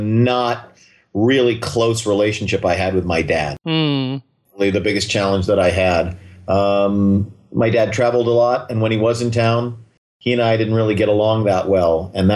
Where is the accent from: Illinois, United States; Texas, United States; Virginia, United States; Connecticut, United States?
Connecticut, United States; Westport; also born or lived in Boston; But I grew up in New England. I was born in Boston. I'm a lifelong Red Sox fan. And I grew up and went to high school in Westport, Connecticut.